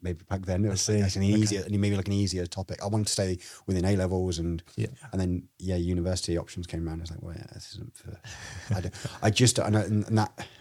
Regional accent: Leicester, East Midlands, United Kingdom; You're like, well, now I'm from Leicester. I'm now a Leicester fan.

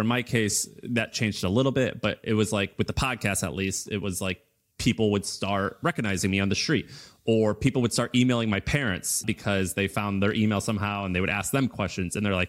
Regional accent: Missouri, United States; Like, that's not how I'm from Missouri.

